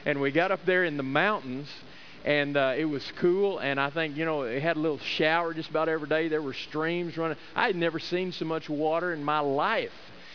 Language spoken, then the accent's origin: English; Odessa, Texas, United States; born there; I'm a flatlander. Honestly, I was born in Odessa, Texas. And in that part of the state known as the Permian Basin, right there in the middle.